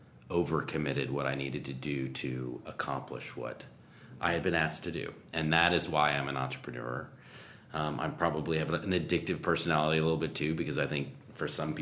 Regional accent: Dallas, Texas, United States; So I'm from Dallas, Texas. I grew up in Preston Hollow.

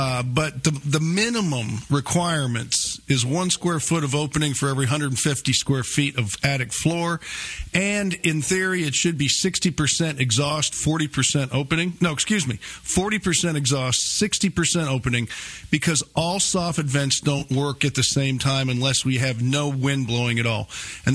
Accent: Fort Worth, Texas, United States; I mean, I'm from the Fort Worth area, so that was always a kick for me, and it's a great town.

